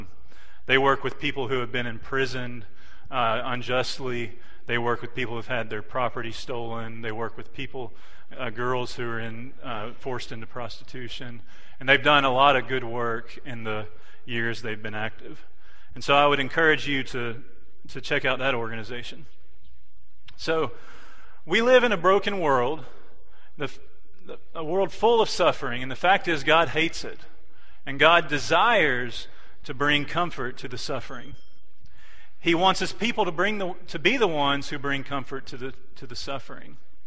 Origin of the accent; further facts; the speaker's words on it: United States; if you can't tell, I'm not from here, I'm from the States